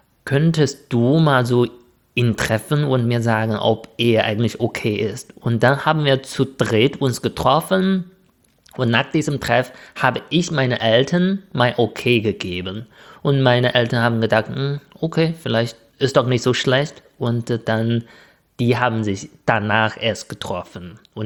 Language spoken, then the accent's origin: German; northern China, China; ich komme auch aus Nordchina. In Südchina könnte das auch anders sein, weil die reicher sind und offener sind.